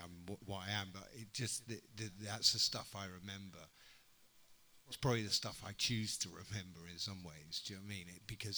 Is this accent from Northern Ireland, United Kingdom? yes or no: no; Bristol, South West England, United Kingdom; born there; also born or lived in Wales / Libya / Netherlands; And I was born in Bristol and we moved to Wales, and then we lived in Libya of all fucking places.